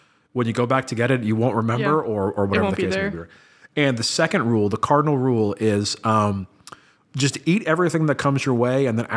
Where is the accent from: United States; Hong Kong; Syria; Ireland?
Hong Kong; born there; I was actually born overseas. I was born in Hong Kong. And for the first 18 years of my life or so, I used to travel back and forth to the Far East, right, with my parents and whatnot, right?